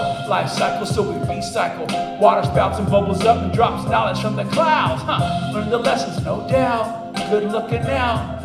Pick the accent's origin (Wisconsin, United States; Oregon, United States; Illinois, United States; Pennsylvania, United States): Oregon, United States; Eugene; I'm also from the city of Eugene. This is my hometown also.